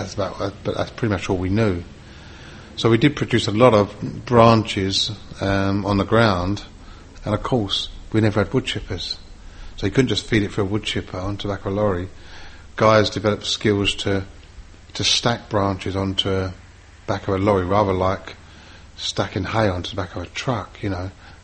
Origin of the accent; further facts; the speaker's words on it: London, United Kingdom; born there; Being born in London, I was born in East London, that doesn't really exist, and it certainly didn't exist back then.